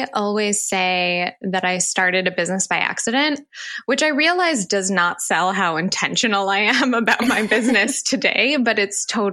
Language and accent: English; Midwest, United States; now in New York, United States; And I grew up in the Midwest. I traveled to New York to plant roots here